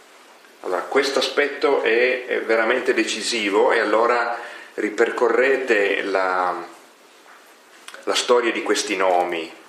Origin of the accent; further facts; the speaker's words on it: Piedmont, Italy; Dalle mie parti, vicino a Torino